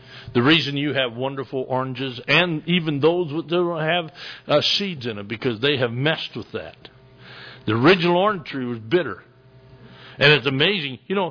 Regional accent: Michigan, United States; I know I grew up in Michigan, and we graft a lot of trees. At my house in Michigan, on my farm

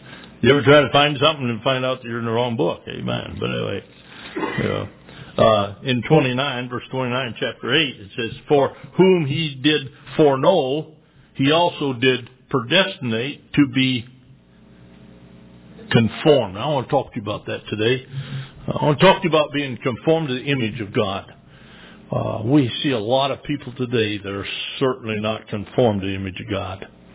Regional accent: Michigan, United States; When I was growing up in Michigan, and there was a lot of lumberjacks.

